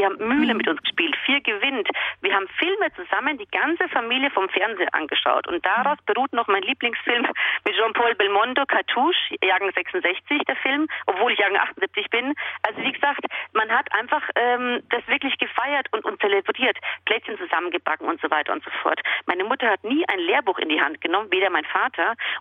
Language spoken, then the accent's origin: German; Croatia; Wir waren einmal im Jahr in meinem Heimatland in Kroatien.